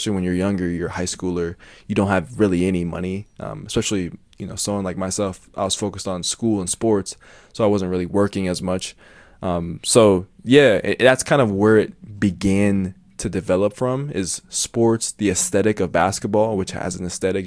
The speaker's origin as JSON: {"language": "English", "town": "Denver", "region": "Colorado", "country": "United States", "tie": "born or raised there", "said": "I grew up in Denver, Colorado."}